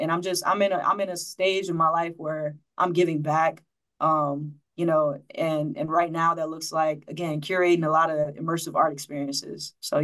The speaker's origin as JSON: {"language": "English", "region": "Georgia", "country": "United States", "said": "And then of course I'm from Georgia. So shout out to Atlanta."}